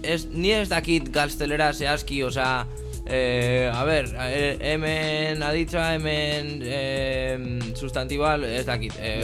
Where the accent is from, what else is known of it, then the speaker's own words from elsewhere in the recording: Basque Country, Spain; Somos de aquí, de Euskadi.